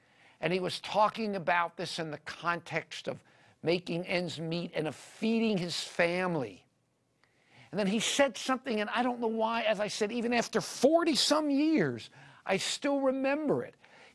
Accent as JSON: {"language": "English", "town": "Miami Beach", "region": "Florida", "country": "United States", "tie": "born or raised there", "said": "called Surfside Drugs in the town of Surfside, Florida, on Miami Beach, which is where I grew up. I grew up on Miami Beach."}